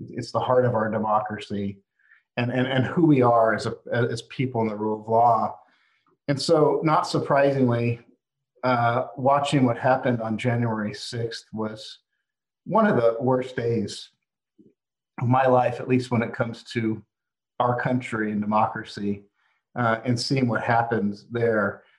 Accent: Nevada, United States; my home state Senator Harry Reid

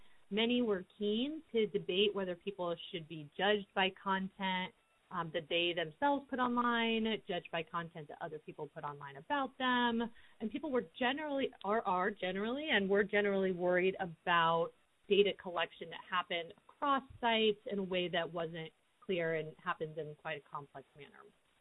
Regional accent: United States; I, as an American, was not familiar with this when I started studying it

